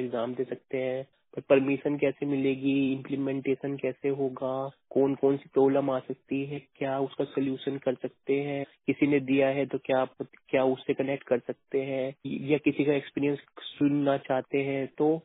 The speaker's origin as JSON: {"language": "Hindi", "region": "Delhi", "country": "India", "said": "मैं दिल्ली से हूँ"}